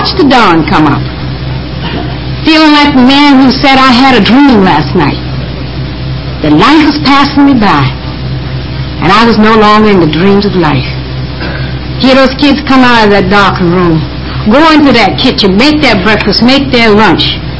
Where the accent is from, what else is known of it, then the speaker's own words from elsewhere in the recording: Atlanta, Georgia, United States; Because when I grew up in Atlanta, Georgia, in a very nice family, considered at the time, in a very affluent black family.